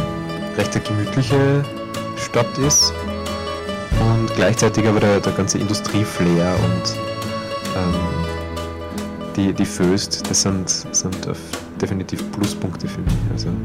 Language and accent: German; St. Martin bei Traun, Upper Austria, Austria; ursprünglich komme ich aus St. Martin bei Traun und bin quasi fast so, also 50 Meter von der Linzer Stadtgrenze außerhalb aufgewachsen, aber so immer im Randbereich zwischen urban und suburban, so Einfamilienhäuser neben große Baufirmen stehen.